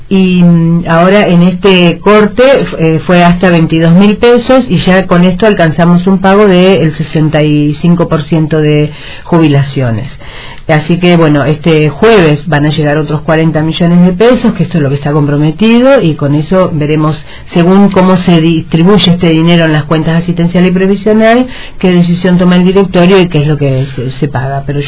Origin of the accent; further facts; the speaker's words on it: Río Grande, Tierra del Fuego, Argentina; para mí, que soy de Río Grande, la he realizado en cada uno de esos lugares donde me ha tocado participar con niveles de responsabilidad.